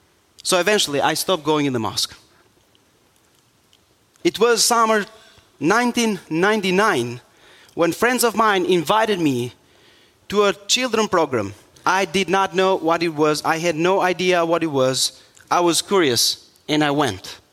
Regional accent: Albania; English is a second language; I was born in Albania in a Muslim family. By age 13, I was attending the mosque regularly and praying every day and sincerely trying to find God.

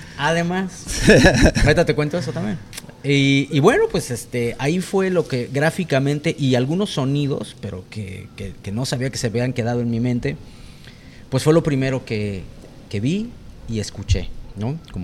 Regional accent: Mexico City, Mexico; Soy de la Ciudad de México, correcto.

